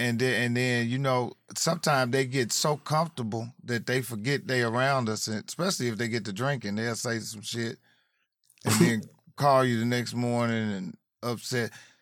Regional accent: Indianapolis, Indiana, United States; Indianapolis, yeah. Indianapolis. I'm from Naptown.

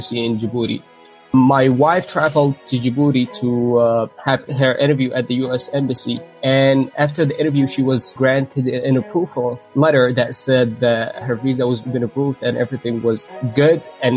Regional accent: Yemen; now in Brooklyn, United States; I came from Yemen in 2006. I resided in New York City in Bay Ridge, Brooklyn. I became a U.S. citizen

